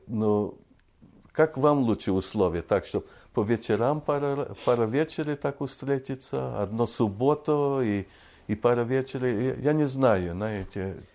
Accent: Canada; moved away as an adult; now in United States; Я вырос в Канаде, там служения никакое не было насчет военного. Перешел в Америку

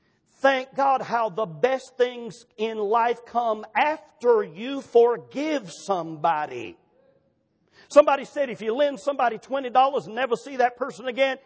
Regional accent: South Carolina, United States; I was raised in South Carolina. There was hills everywhere.

